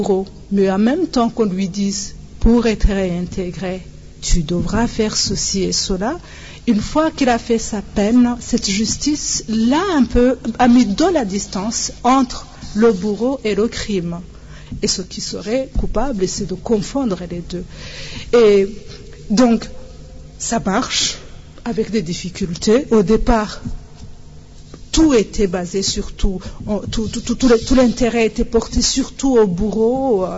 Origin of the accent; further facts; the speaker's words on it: Rwanda; mais aussi en tant que Rwandaise